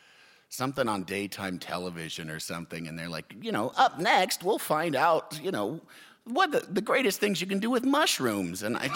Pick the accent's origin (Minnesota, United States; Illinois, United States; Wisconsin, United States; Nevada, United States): Illinois, United States; Illinois. I'm from Illinois.